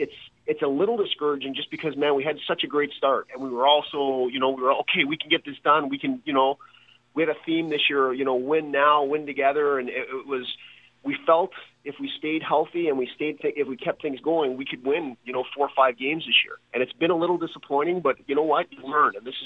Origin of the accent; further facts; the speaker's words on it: Toronto, Ontario, Canada; I grew up in Toronto